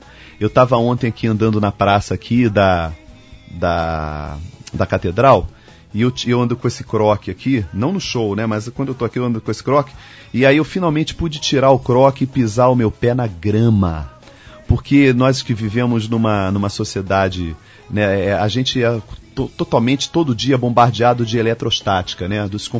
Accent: Rio de Janeiro, Brazil; Eu sou do Rio de Janeiro, mas eu vivo indo do norte, né, a centro-oeste, a sudeste, no país

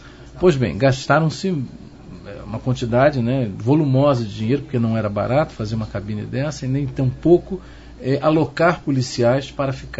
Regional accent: Rio de Janeiro, Brazil; Apesar de ter um sangue gaúcho, até agora vem meu pai de São Borja, né? Aqui pertinho, mas eu sou carioca da gema, nasci lá, sou tijucano

